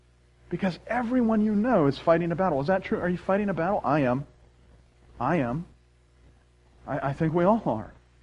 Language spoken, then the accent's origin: English; Scotland, United Kingdom; you know I'm a Scotsman